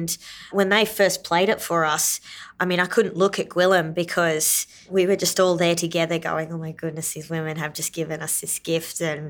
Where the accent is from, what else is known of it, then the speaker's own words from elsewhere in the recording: Kakadu, Northern Territory, Australia; also born or lived in Darwin; So I'd grown up right across the territory. I was born in Darwin. I was raised in Kakadu, and I have family over in the Tiwi Islands.